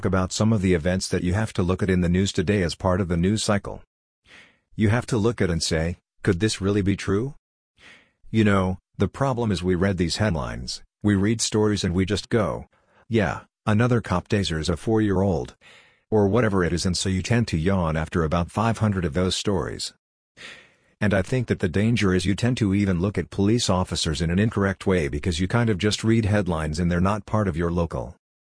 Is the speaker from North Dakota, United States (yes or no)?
no; West Virginia, United States; I can make fun of people from West Virginia because I am from West Virginia.